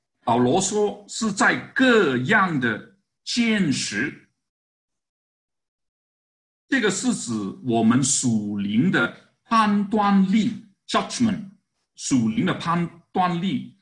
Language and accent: Chinese; Guangdong, China; 所谓就是我们广东人说有一句话，就是好心做坏事。